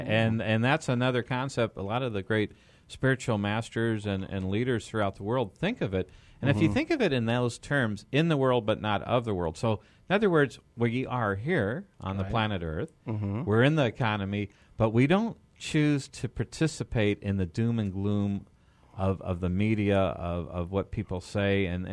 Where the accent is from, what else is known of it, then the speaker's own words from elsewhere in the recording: Los Angeles, California, United States; now in Phoenix, United States; I grew up in Los Angeles.